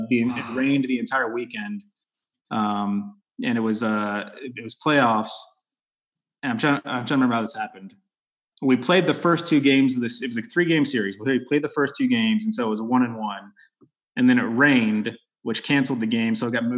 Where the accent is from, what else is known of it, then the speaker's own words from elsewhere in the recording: Texas, United States; Growing up in Texas, obviously I played football.